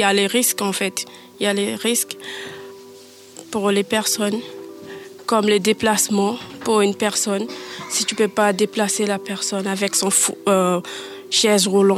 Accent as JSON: {"language": "French", "country": "Suriname", "moved": "as an adult", "lives_now": "France", "said": "Mon pays, c'est Suriname. Mon pays d'origine, c'est Suriname."}